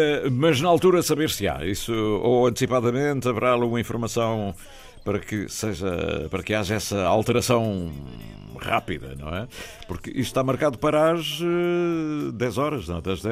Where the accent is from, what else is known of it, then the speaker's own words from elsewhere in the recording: Flamengos, Azores, Portugal; Eu sou dos Flamengos, ou moro em Praia do Almoxarife.